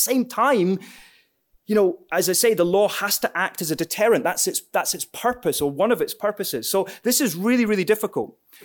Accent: Scotland, United Kingdom; I'm from Scotland, yeah.

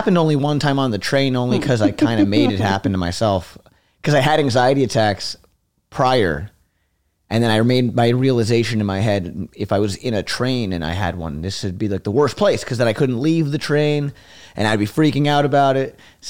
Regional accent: Forest Hills, New York, United States; Forest Hills.

